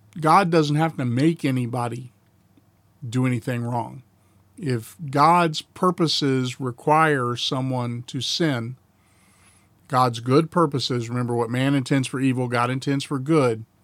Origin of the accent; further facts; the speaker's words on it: the South, United States; Now, I was raised in the South. I pastored a Southern Baptist church.